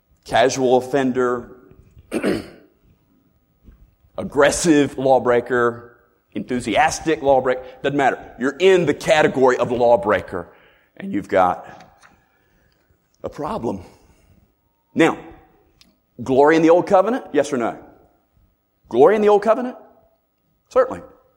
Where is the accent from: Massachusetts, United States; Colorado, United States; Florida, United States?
Florida, United States; I grew up in Florida. My favorite beach to visit when I was growing up was a place called Bean Point. It was on Anna Maria Island.